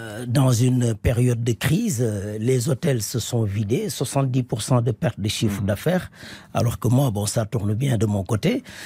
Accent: Senegal; French is a second language; moved away as an adult; now in France; j'ai fait l'école au Sénégal, j'ai appris le français à bas âge. Et je viens, je cherche un diplôme, je ne cherchais pas à rester. C'est par la force des choses que je suis resté.

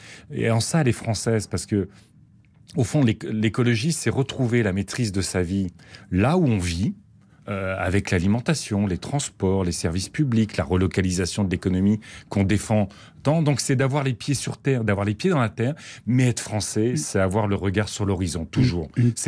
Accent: Hauts-de-France, France; Je raconte régulièrement mon enfance picarde, dans l'Aisne, à la campagne, dans un village. J'ai été à Laon, là où j'ai fait mes études. Après, je suis monté à Paris.

